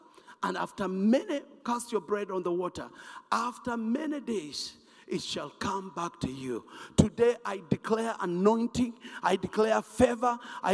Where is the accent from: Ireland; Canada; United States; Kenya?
Kenya; English is a second language; I'm from Kenya.